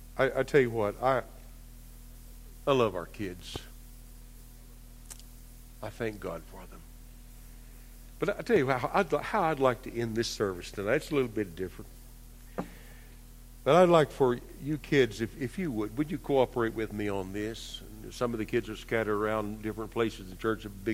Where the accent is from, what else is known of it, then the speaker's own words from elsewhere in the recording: Marlow, Oklahoma, United States; I remember growing up in Marlow